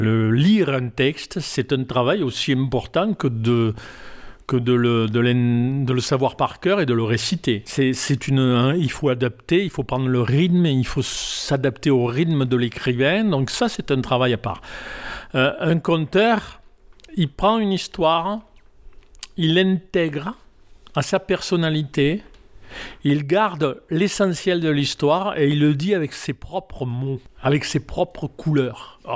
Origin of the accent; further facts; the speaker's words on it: Provence-Alpes-Côte d'Azur, France; accent: Provençal; C'est mon accent. Et c'est même le moment de dire de la langue provençale. La langue provençale, c'est mes couleurs. C'est l'air de dire je suis d'ici et je parle dans la langue du pays.